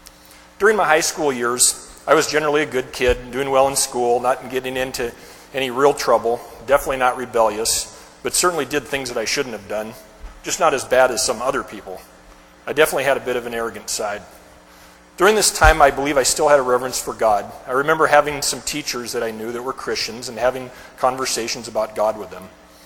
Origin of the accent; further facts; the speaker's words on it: Camano Island, Washington, United States; I grew up not far from here on Kamano Island, and I was born in Seattle, specifically Ballard Hospital, across the canal from Fisherman's Terminal.